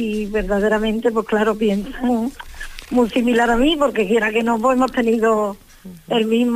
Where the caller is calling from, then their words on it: La Palma del Condado, Andalusia, Spain; y soy de La Palma del Condado, provincia de Huelva, en Andalucía.